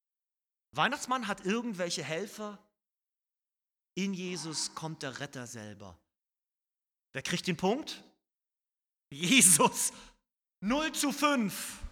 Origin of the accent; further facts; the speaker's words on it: Northern Germany, Germany; ich komme aus dem Norden, da reden wir nicht um heißen Brei